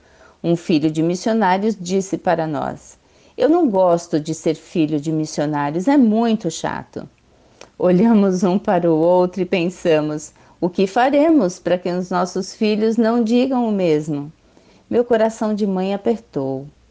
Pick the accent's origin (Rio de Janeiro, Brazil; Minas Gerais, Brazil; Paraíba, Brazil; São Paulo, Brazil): São Paulo, Brazil; Somos natural de São Paulo e membros da Igreja Evangélica do Maracanã.